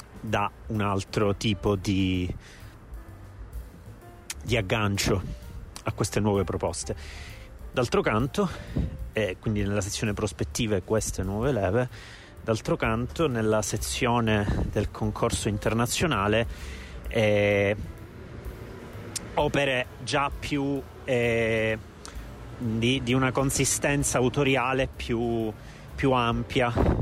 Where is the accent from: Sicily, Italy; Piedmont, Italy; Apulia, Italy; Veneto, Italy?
Sicily, Italy; Io da siciliano riconosco